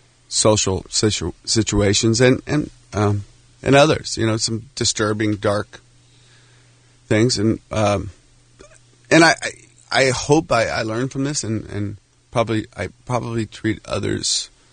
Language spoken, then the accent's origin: English; Seattle, Washington, United States; when I grew up in Seattle playing in punk rock bands, I played guitar and sang in a bunch of bands.